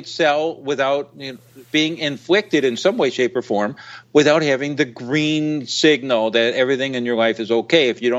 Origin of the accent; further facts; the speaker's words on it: Illinois, United States; my home state, Illinois